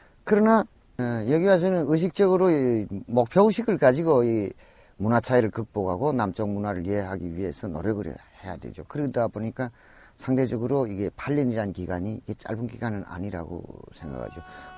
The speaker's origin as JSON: {"language": "Korean", "country": "North Korea", "lives_now": "South Korea", "said": "우리 북한에서 온 사람들을"}